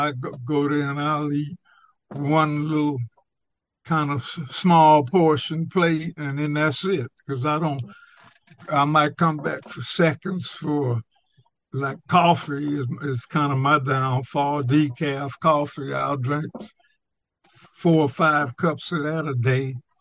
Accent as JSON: {"language": "English", "town": "Long Beach", "region": "California", "country": "United States", "tie": "born or raised there", "said": "So we had Dr. Williams as a black doctor in Long Beach, you know, because we were born and raised in Long Beach."}